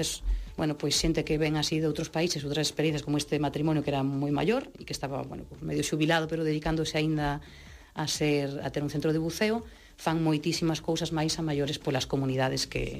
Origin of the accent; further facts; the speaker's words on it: Ferrol, Galicia, Spain; pois como son de Ferrol, vou barrer para casa